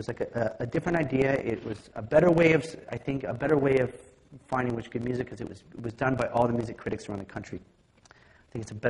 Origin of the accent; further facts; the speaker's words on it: Quebec, Canada; I sell more records here because I'm from Quebec than any other place in the world.